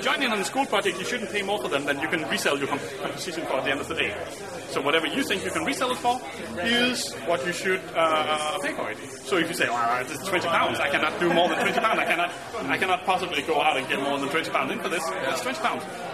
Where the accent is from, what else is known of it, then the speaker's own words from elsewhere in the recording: Faroe Islands; The Faroe Islands.